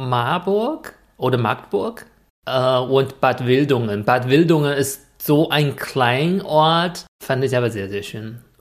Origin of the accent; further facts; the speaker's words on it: China; German is a second language; aber für mich als Chinese, ich glaube, ich persönlich habe einige Dinge so sozusagen underrated.